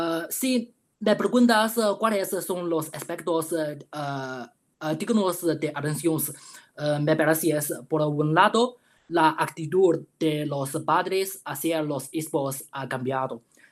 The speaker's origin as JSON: {"language": "Spanish", "country": "China", "second_language": "Spanish", "said": "soy de China, un friki de los esports de LOL."}